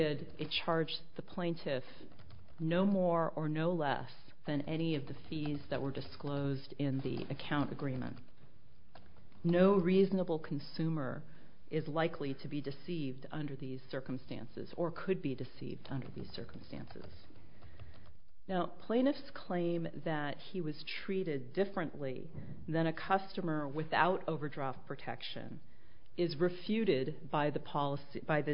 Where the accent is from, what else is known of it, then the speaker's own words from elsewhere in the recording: San Francisco, California, United States; I'm from San Francisco, actually.